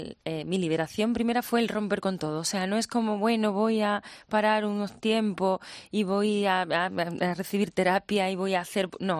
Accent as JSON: {"language": "Spanish", "region": "Andalusia", "country": "Spain", "tie": "born or raised there", "said": "me voy a casa, me voy a Sevilla, a mi pueblo de donde vengo, con mi familia"}